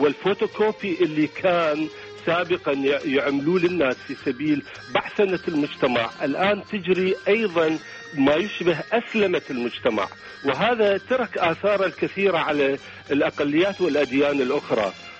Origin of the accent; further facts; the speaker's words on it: Iraq; والبكاء يعني الشوق المبرح إلى بلدنا العراق